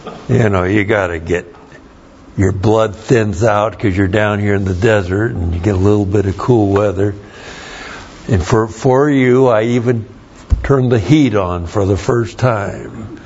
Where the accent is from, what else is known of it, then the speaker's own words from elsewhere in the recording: Washington, United States; now in Las Vegas, United States; This is hot weather up where Deb and I grew up in Washington.